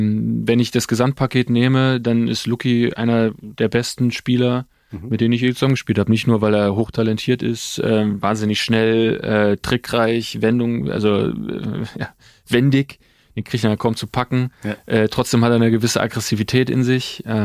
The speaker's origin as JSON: {"language": "German", "town": "Duisburg", "region": "North Rhine-Westphalia", "country": "Germany", "tie": "born there", "said": "Nee, geboren Duisburg. Geboren Duisburg."}